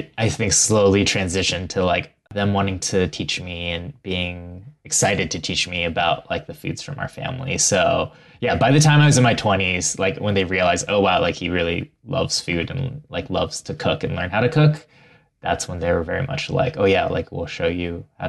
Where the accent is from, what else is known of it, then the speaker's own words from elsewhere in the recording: Ohio, United States; I also loved eating just like all the foods I grew up with in Ohio, like kind of all the stuff that you would typically think about when it comes to like the suburbs and the Midwest.